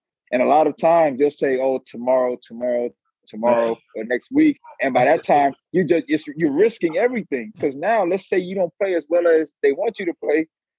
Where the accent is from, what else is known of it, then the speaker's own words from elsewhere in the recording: United States; I'm bougie. I'm from Montgomery County.